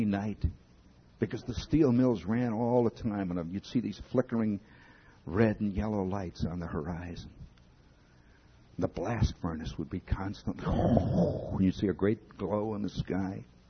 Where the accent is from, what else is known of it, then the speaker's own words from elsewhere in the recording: Indiana, United States; And then I have to admit that I come from the Midwestern equivalent of New Jersey. Indiana makes New Jersey look like Palm Beach.